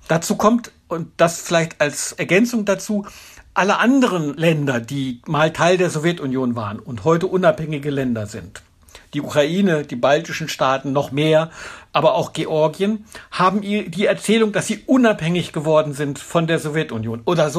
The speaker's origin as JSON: {"language": "German", "country": "Germany", "said": "Da brauche ich gar nicht so weit zurückzugehen, zu sagen, wir haben eine Verantwortung als Deutsche, eine besondere."}